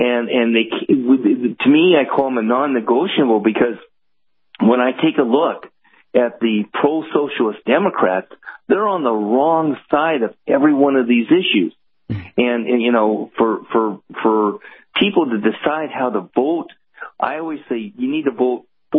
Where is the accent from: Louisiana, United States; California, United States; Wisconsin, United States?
California, United States; moved away as an adult; Yes. I grew up all my life in California and moved this year.